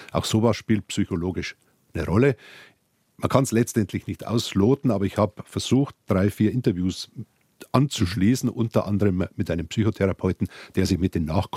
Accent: Bavaria, Germany; ich bin ja aufgewachsen im Landkreis Dachau zumindest, in einem Bauernhof, großen Bauernhof, in der Nähe der heutigen Gedenkstätte

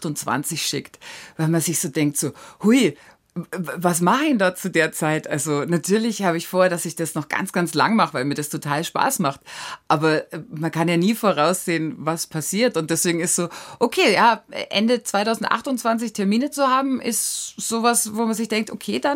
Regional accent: Bavaria, Germany; Ich bin im Prinzip zwischen Hopfengärten aufgewachsen. Ganz am Anfang haben wir selber auch noch ein bisschen einen Hopfen gehabt, bis ich so 4 oder 5 war. Und es ist schön in der Hallertau.

